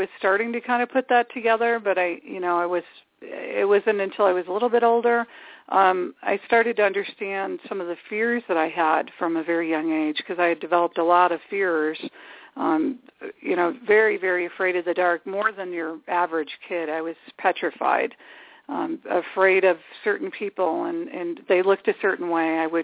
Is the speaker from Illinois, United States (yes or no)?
yes; Chicago, Illinois, United States; I grew up in Chicago, Illinois, and I lived on the northwest side of the city. And I have four brothers, no sisters.